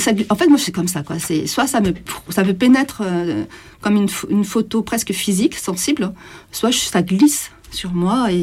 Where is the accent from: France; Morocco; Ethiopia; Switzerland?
France; Provence-Alpes-Côte d'Azur; also born or lived in Marseille / Paris; je suis originaire de la Provence, donc je suis allée faire mes études à Marseille, et j'ai travaillé aussi là-bas au départ, après je suis venue sur Paris. Et je suis repartie à Marseille.